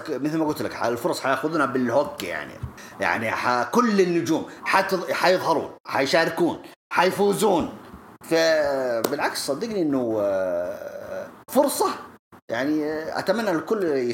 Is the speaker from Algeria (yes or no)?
no; Saudi Arabia; أنا أبغى أشوف حتى أرتروث عندنا في السعودية